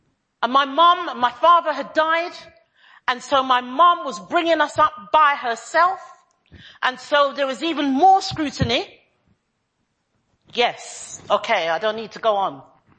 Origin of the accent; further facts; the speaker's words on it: East of England, United Kingdom; I grew up in Bedfordshire, as I've said to you before, on many occasions.